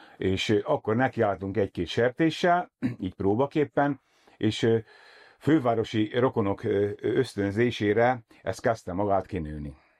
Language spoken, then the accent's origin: Hungarian; Zalaszentlászló, Zala, Hungary; tőzsgyökeres zalai vagyok, egy faluval odébb Zalodvarnokon, és Zalaszentlászlóton születtem, utána lenősültem minden Zalaszentlászlóra